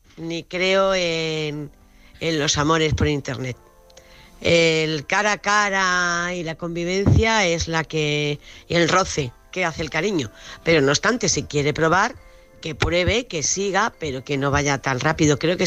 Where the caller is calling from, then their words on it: Córdoba, Andalusia, Spain; de Córdoba.